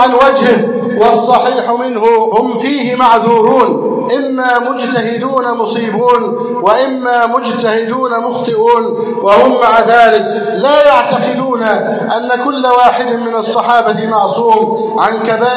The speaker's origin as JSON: {"language": "Arabic", "country": "Egypt", "said": "اللهم احفظ بلدنا مصر واجعلها أمنا أمانا سخاء رخاء"}